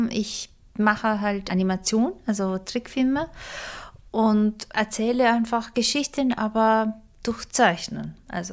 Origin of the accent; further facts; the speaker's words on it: Istanbul, Turkey; now in Germany; Ich bin in Istanbul in die Schule gegangen. Ich bin in Istanbul groß geworden. Ich wohne nicht so lange in Deutschland.